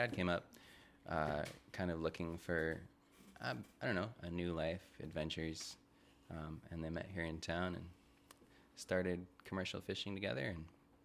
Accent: Juneau, Alaska, United States; born there; No, I was born here in Juneau and haven't managed to get out yet.

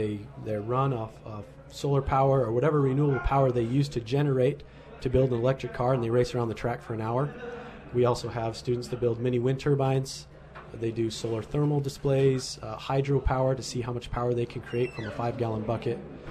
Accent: Milford, United States; I grew up in Milford. I was born in Milford. That's what I'm supposed to do, is work on the pig farm.

